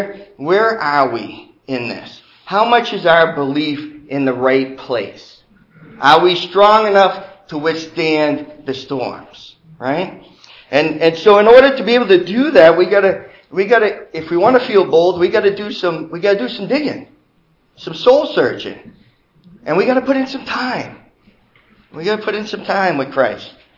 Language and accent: English; Northeast, United States; I come from the Northeast. It's cold.